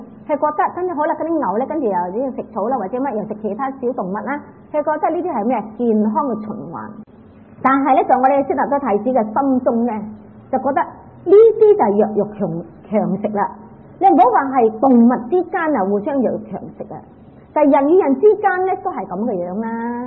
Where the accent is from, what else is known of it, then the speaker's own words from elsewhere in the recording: China; 我哋中國人成日點講啦？大蟲食細蟲。